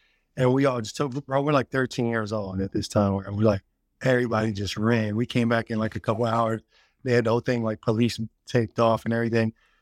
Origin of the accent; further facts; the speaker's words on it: Philadelphia, Pennsylvania, United States; So I was born in Philly, had a crazy childhood. I did a lot of wild stuff. I grew up anywhere in Philly is wild.